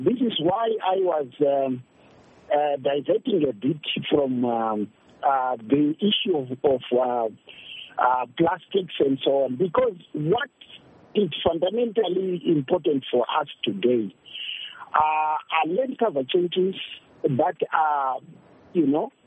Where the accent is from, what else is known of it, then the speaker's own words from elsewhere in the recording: Namibia; I come from Namibia myself, and I used to have cattle there.